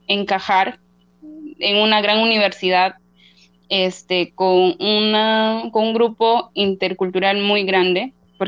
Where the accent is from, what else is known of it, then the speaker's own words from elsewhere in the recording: Awajún, San Martín, Peru; puedo decir orgullosamente que soy Ahuajún. Vengo de la región de San Martín, distrito de Ahuajún, y tengo la dicha de tener a mis padres que son Ahuajún. En realidad toda mi familia.